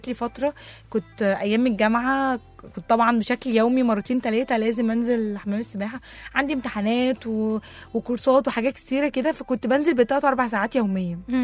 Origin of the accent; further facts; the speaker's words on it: Egypt; احنا اللي مصريين ما بنحبش نتحرك.